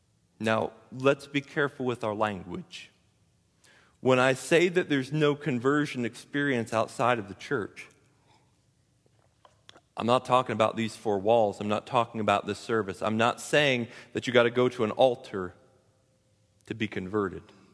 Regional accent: United States; because we're Americans. We grew up in the West, Western culture.

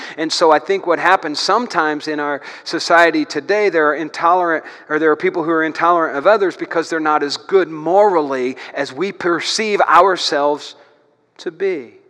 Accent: Brazil, Indiana, United States; Stacy and Rob and I, we can't help it. We came from Brazil, Indiana.

